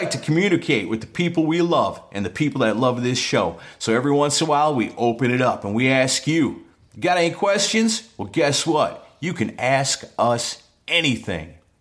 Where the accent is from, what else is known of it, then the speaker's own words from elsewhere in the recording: Wisconsin, United States; I guess because I'm from Wisconsin and, you know, besides … they're the biggest thing going from up there.